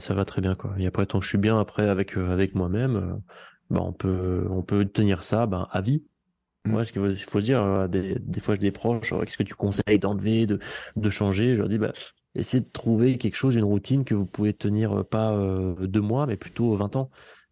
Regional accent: Vichy, Auvergne-Rhône-Alpes, France; je suis d'Ichy, je suis Auvergnat

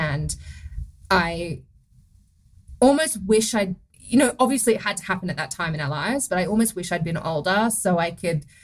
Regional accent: Australia; accent: Australian; now in United States; I think I've lived here so long. I'm married to an American. I've done it a lot now. And then on the Vampire Diaries, I was British. So that was a lot easier because that's very similar to Australian.

